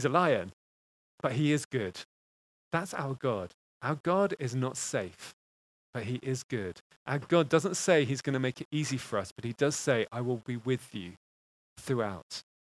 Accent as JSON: {"language": "English", "region": "England", "country": "United Kingdom", "said": "secondly, I'm English. I'm never going to learn another language."}